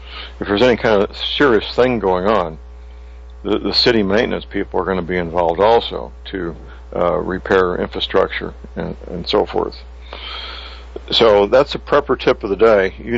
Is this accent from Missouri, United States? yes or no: yes; St. Louis, Missouri, United States; from the recent unpleasantness in Ferguson, Missouri, a working-class suburb of St. Louis, Missouri, my hometown.